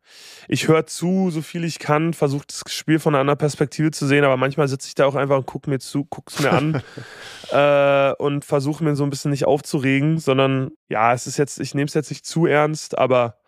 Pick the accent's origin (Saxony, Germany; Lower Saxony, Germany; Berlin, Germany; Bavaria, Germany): Berlin, Germany; Ja, sehr in der Nähe von wo ich aufgewachsen bin. 10 Minuten okay. Fußweg, also 15 Minuten Fußweg. Berlin, Mitte, Prenzlauer Berg.